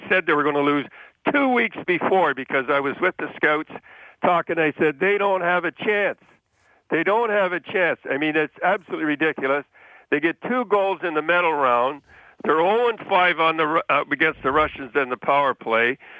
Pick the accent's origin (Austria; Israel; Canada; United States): Canada; I'm a Canadian, and I'm maybe to the extreme, and I'm ticked off.